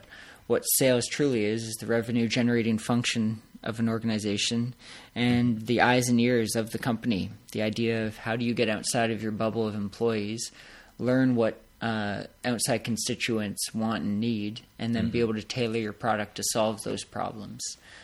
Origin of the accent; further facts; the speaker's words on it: Canada; So I grew up in Canada, did an undergraduate and master's degree in marketing